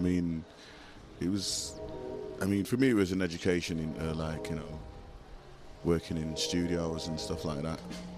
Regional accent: Manchester, North West England, United Kingdom; now in New York, United States; I'm from Manchester in England.

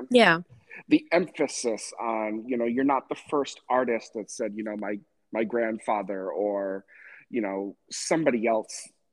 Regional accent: New England, United States; I grew up in New England

